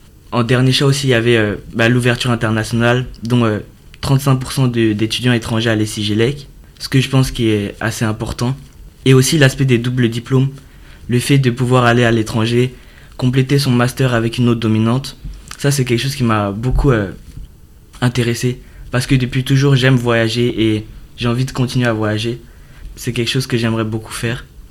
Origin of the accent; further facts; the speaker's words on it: Abidjan, Côte d’Ivoire; moi je viens de Côte d'Ivoire, du lycée français Blaise Pascal à Abidjan.